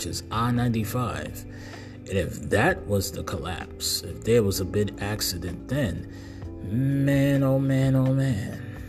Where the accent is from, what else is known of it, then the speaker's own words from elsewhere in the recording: New York City, New York, United States; Now, I come from New York City. I don't live in Baltimore. I've never been in Baltimore before.